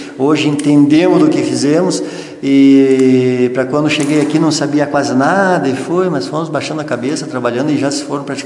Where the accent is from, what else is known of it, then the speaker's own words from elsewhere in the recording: Ibiaçá, Rio Grande do Sul, Brazil; born there; Mas é oriunda de Ibiaçá, eu nasci em Ibiaçá e hoje estamos aqui em Lagoa já há mais de 34